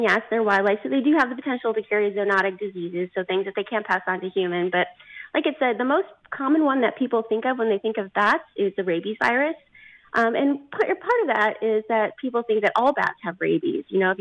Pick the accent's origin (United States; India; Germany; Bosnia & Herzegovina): United States; Michigan; moved away; So the Bat Conservancy came about because when I moved to Florida, I'm originally from Michigan.